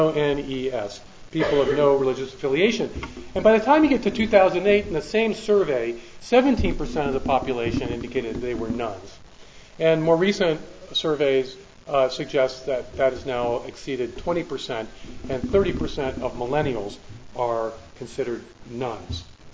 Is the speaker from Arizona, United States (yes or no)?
no; Baltimore, Maryland, United States; When I was a young kid growing up in Baltimore, Maryland